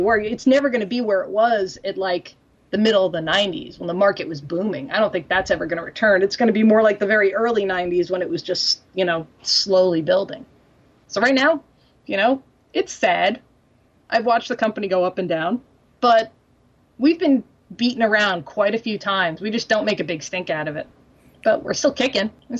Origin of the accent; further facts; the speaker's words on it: New York, United States; Like I said, I'm from Long Island. I was kind of alone.